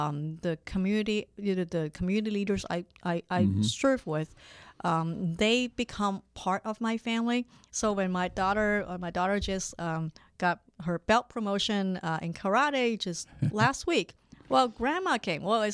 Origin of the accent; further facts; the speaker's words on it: Hong Kong; also born or lived in Wisconsin, United States; now in Sacramento, United States; I grew up in Hong Kong. Mm-hmm. I was born and raised in Hong Kong.